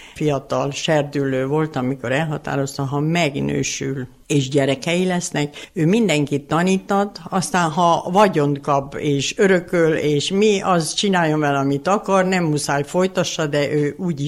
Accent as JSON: {"language": "Hungarian", "town": "Nagykadarcs", "country": "Hungary", "tie": "born or raised there", "also_born_or_lived": "Brașov, Romania", "said": "Én 1936. július 29-én Brassóba születtem. Én 5 éves koromig Brassóba éltem. És 5 éves voltam, amikor a szüleim hazaköltöztek Nagykadácsba. A gyökereim Nagy Kadarcsi, a édesanyám is és édesapám is onnan származik."}